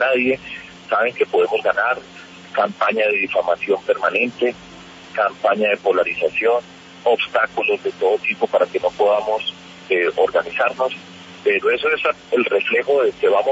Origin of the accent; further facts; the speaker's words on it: Medellín, Antioquia, Colombia; cuando regresé a mi tierra, Medellín, hace 18 años